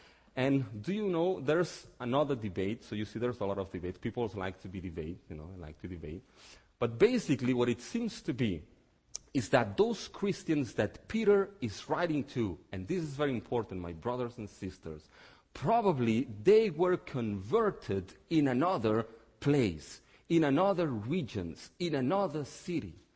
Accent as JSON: {"language": "English", "region": "Catalonia", "country": "Spain", "second_language": "English", "said": "I'm from a region that it's called Catalonia in Spain."}